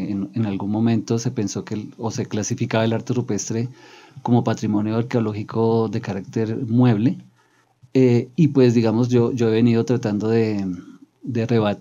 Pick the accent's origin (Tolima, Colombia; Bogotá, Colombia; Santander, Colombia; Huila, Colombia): Bogotá, Colombia; Bueno, yo soy bogotano, soy diseñador gráfico de la Universidad Nacional y tengo una maestría en Patrimonio Cultural y Territorio de la Universidad Javeriana.